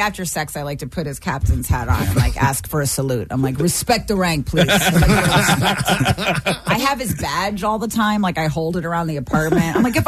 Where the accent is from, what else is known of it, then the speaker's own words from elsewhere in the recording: Bethesda, Maryland, United States; No, yeah. I'm from Maryland. I grew up in Bethesda.